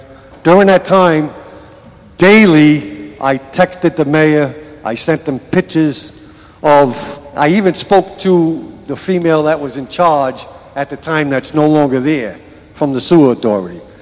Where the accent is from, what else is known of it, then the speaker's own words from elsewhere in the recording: Providence, Rhode Island, United States; which I come from Providence.